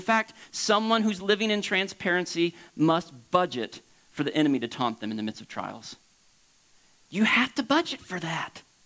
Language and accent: English; Florida, United States; I grew up in Florida, and when hurricanes would come, it was especially fun to go to the beach because the waves were huge and dangerous.